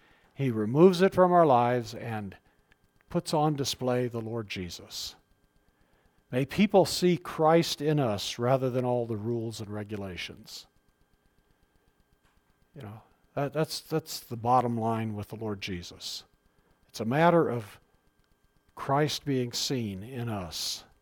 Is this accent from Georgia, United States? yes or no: no; Seattle, Washington, United States; moved away as an adult; I didn't know that it didn't rain all the time till I moved, when I was 18 and I moved away from Seattle.